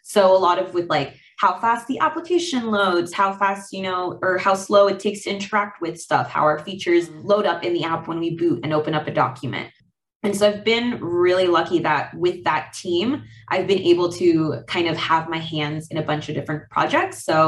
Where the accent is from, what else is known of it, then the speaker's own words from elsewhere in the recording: Florida, United States; moved away as an adult; now in Seattle, United States; I was born and raised in Florida, went to University of Florida, and then around, I think almost 3 years now, moved to Seattle to work full-time for Microsoft.